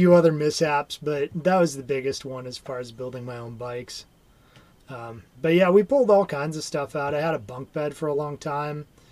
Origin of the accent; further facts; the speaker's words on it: DeForest, Wisconsin, United States; Yeah, I grew up near Madison, Wisconsin, in a little town called DeForest.